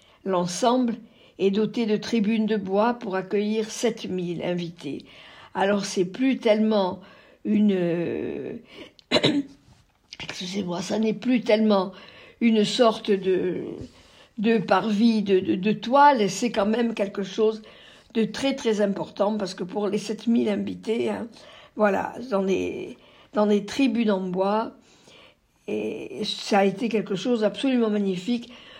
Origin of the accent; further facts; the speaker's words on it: Corsica, France; chez nous en Corse aussi, on avait des maires